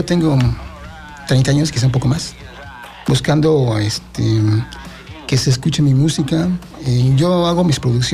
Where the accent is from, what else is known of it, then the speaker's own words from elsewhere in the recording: Iztapalapa, Mexico City, Mexico; Nos hicimos muy, muy famositos en la zona de Iztapalapa, en el Distrito Federal, de donde vengo.